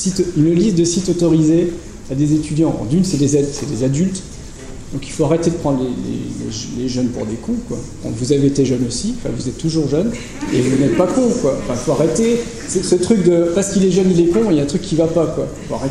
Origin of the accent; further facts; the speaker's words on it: Grand Est, France; Alors, je viens de Lorraine, donc on parle un peu... Enfin, chez moi, on parle un patois allemand.